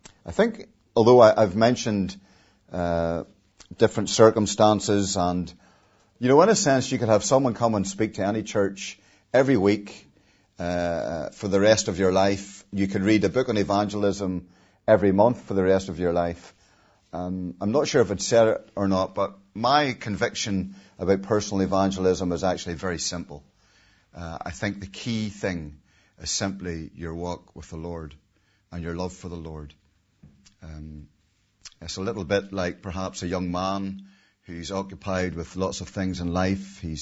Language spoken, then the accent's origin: English; Ballymena, Northern Ireland, United Kingdom; which I'm sure people from Lisburn are the same as those from Ballymena. We don't like to spend too much if we can.